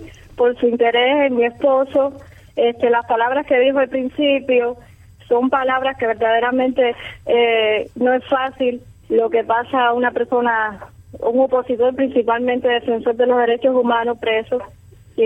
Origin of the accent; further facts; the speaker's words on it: Palma Soriano, Santiago de Cuba, Cuba; Bueno, nosotros somos de Palma Soriano.